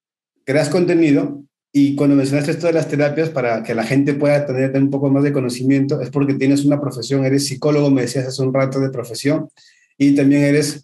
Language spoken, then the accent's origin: Spanish; Peru; saben que yo soy peruano y que estoy en esta parte de América